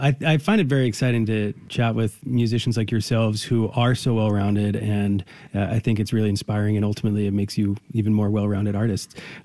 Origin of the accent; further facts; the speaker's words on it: Philadelphia, Pennsylvania, United States; last time we were co-hosting together, it was near my hometown of Philadelphia.